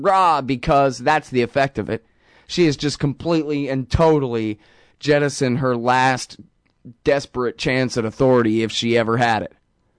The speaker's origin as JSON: {"language": "English", "region": "Texas", "country": "United States", "said": "What the hell do I know, man? I'm from Texas."}